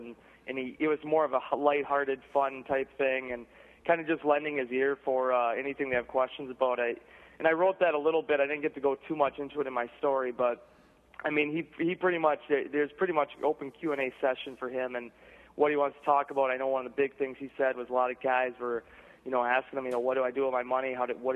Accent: Suamico, Wisconsin, United States; I'm from Suamico, but my dad was from Lena.

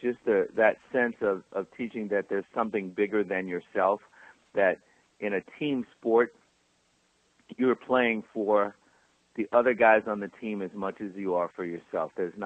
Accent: Texas, United States; Well, you know, I grew up in Texas, so I grew up watching the old Dallas Cowboy-Green Bay Packer rivalry

